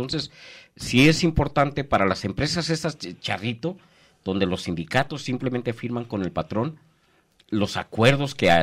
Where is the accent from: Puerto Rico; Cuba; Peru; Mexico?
Mexico